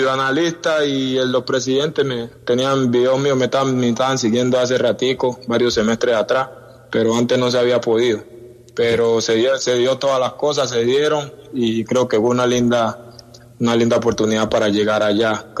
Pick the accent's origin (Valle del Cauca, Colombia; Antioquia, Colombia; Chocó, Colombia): Chocó, Colombia; Lloró; born there; Yo nací en el Chocó, pero mi familia es del Pacífico, guapireña, de Buenaventura. Mi familia es del Pacífico.